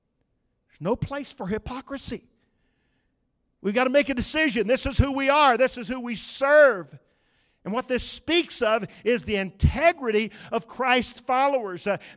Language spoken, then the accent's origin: English; Oklahoma, United States; which was a little bit like a foreign country to us growing up in Oklahoma.